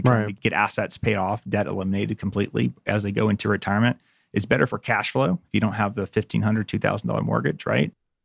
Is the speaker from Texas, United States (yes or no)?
no; Marietta, Georgia, United States; Right, I'm a local guy, right? So I grew up in Marietta.